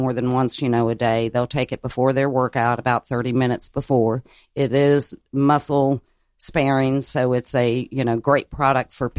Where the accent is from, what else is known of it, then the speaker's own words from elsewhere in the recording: Louisville, Kentucky, United States; So you can tell I'm from Louisville, by the way.